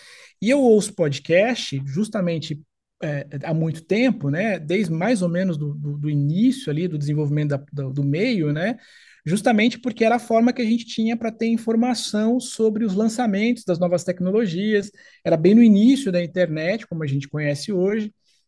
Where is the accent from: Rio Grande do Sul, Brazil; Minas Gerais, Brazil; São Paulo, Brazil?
São Paulo, Brazil; Campinas; Eu sou nascido e criado em Campinas, São Paulo, interior de São Paulo, uma cidade, enfim, que já faz parte aí da minha trajetória há muito tempo aí